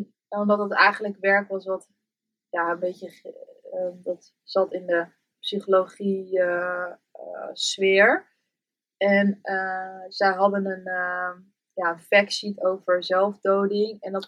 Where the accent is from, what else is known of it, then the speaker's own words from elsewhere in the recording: Amsterdam, North Holland, Netherlands; born there; Dan, ik ook, geboren in Amsterdam.